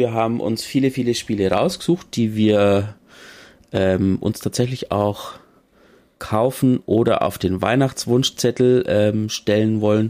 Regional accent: Bavaria, Germany; eigentlich bin ich nicht der Mensch, der im Dialekt redet, aber ich komme aus Bayern.

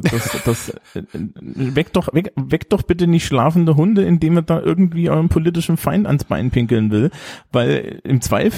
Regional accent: East Germany, Germany; Weil, also, ich bin ja nur im Osten aufgewachsen, ne?

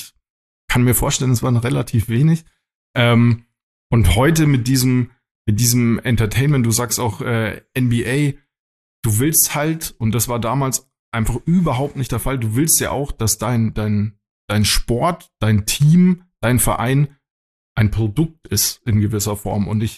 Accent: Würzburg, Bavaria, Germany; ich komme aus Würzburg

